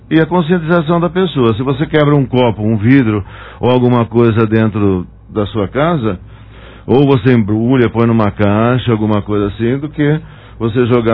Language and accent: Portuguese; Fernando Prestes, São Paulo, Brazil; now in Monte Alto, Brazil; Para quem não sabe, eu sou de Fernando Prestes.